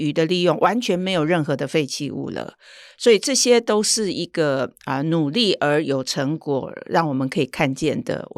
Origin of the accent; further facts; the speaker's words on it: Hualien, Hualien County, Taiwan; 其实我是一个乡下出生的孩子哈，我是花莲人，那叫做台湾的后山哈